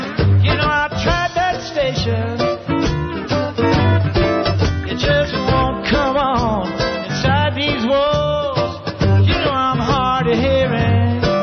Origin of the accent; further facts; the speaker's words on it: Wheeling, West Virginia, United States; Here's one about my hometown, Wheeling, West Virginia, Northern Panhandle.